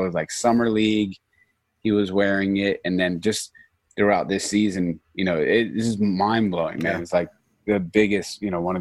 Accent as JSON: {"language": "English", "town": "Norristown", "region": "Pennsylvania", "country": "United States", "said": "Places that I'm from Norristown, Pennsylvania. It's not like a fashion mecca. You know, it's a really like blue collar suburb."}